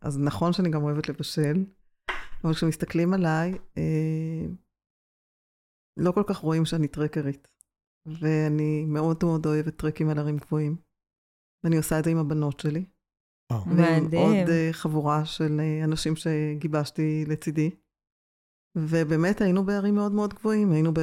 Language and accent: Hebrew; Petah Tikva, Central District, Israel; born there; אז אני נולדתי בפתח תקווה, והייתי מין ילדת תנועת נוער כזה